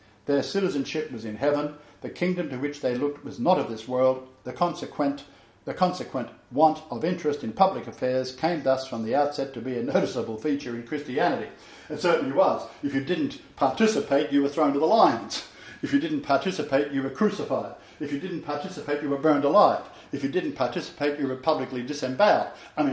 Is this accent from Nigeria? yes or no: no; Australia; I'm an Australian. I'm a Jew.